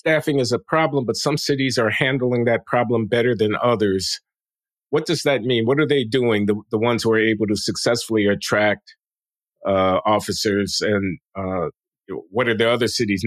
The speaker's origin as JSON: {"language": "English", "town": "Chicago", "region": "Illinois", "country": "United States", "tie": "born or raised there", "said": "That's not funny, man. That's my hometown."}